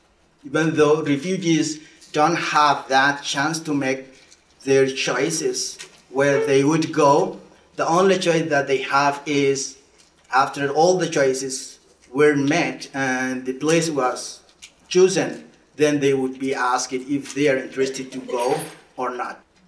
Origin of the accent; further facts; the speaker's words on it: Darfur, Sudan; English is a second language; as I am from Sudan, the question could be, why did I leave my country? I leave my country because of an ongoing conflict in the country right now.